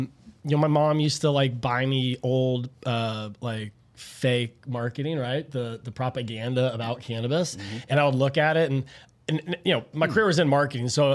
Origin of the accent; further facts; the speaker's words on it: Las Vegas, Nevada, United States; I grew up in Las Vegas, so the first 12 years of my life were